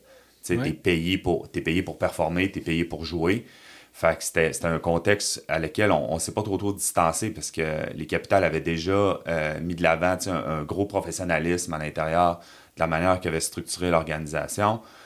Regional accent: Quebec City, Quebec, Canada; pour les gens qui me connaissent, ils savent que je suis originaire de Québec, je suis un gars de Charlebourg. Fait que tu sais, je revenais jouer dans ma ville

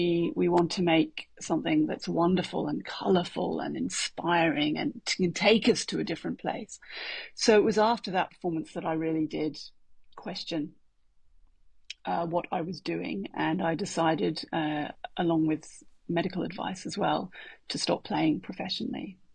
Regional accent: Australia; also born or lived in London, United Kingdom / Paris, France; I had studied initially in Australia, my home country, and continued studies in London and in Paris

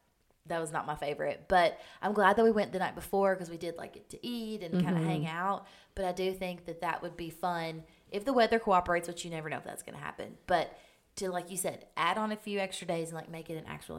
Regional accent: the South, United States; We're from the South.

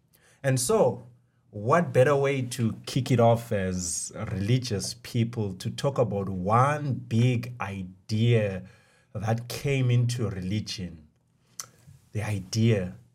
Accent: Victoria Falls, Matabeleland North, Zimbabwe; Where I grew up in the Victoria Falls, we have the Nyami Nyami.

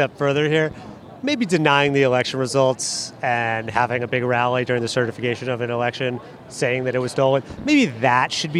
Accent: Louisville, Kentucky, United States; born there; I was born in Louisville, Kentucky, the son of a principal and a traveling salesperson. And it was there that I learned that hard work can get you far.

